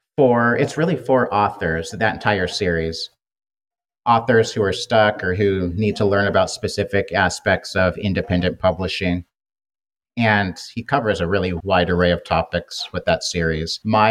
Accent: Portland, Oregon, United States; But I grew up near Powell's Books in Portland. We would, in high school, we would skip school and go hang out at Powell's, which is ironic.

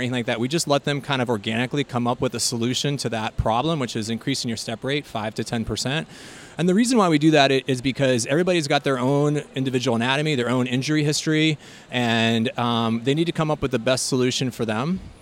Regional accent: Colorado, United States; also born or lived in Ohio; I'm originally from Colorado. And so I grew up in Western Colorado, and then I went to Ohio University.

